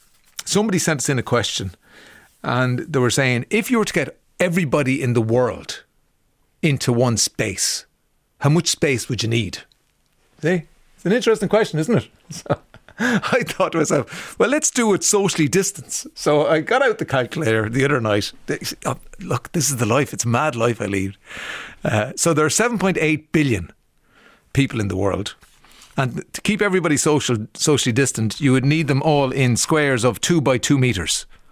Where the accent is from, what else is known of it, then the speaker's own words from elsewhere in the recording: Cork, Munster, Ireland; And I'm from Cork.